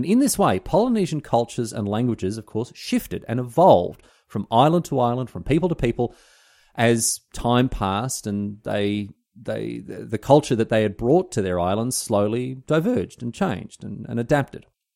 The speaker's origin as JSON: {"language": "English", "country": "Australia", "said": "I'm little more than just a neighbour, really, just another idiot Aussie."}